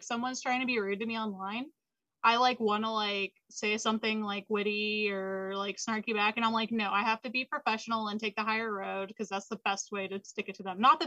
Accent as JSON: {"language": "English", "region": "Texas", "country": "United States", "tie": "born or raised there", "said": "But I was raised in Texas, so I am used to the whole like, you know, red state rhetoric."}